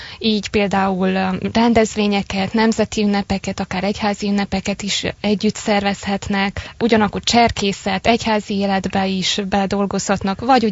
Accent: Târgu Secuiesc, Covasna, Romania; köszöntöm a szüleimet is otthon Kézdivásárhelyen

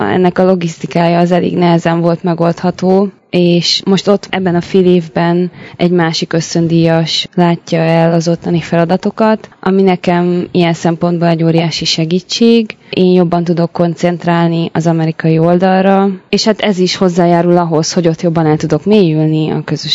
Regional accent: Hajdúnánás, Hajdú-Bihar, Hungary; born there; now in Budapest, Hungary; Én hajdonállási születésű vagyok, de Budapesten élek már egy olyan 8 éve.

